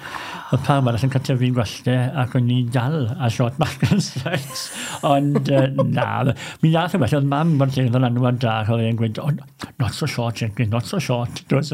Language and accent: Welsh; Aberdare, Wales, United Kingdom; Un o Aberdâr, Sweet Aberdâr, Cwm Cynon, Brenhines y Cymloedd. Dyn cael yn eni a magu fyna, ym maes y dre, yng nghanol y dre, mewn tŷ teras gyffredin, mewn stryd hir iawn iawn.